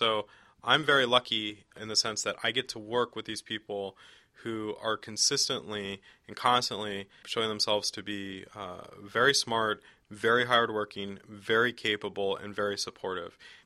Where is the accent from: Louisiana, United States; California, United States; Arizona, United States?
California, United States; I grew up in East County, San Diego, which is kind of a shithole.